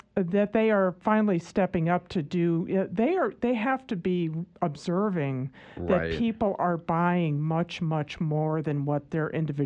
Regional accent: Hartford, Connecticut, United States; also born or lived in Boston; I'm just saying, look, I lived in Boston for a brief time, but I'm from Hartford, Connecticut.

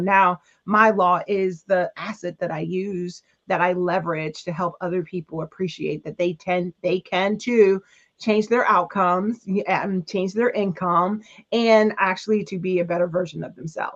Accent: Harrisburg, Pennsylvania, United States; So I'm actually from Harrisburg, Pennsylvania. I'm one of eight girls.

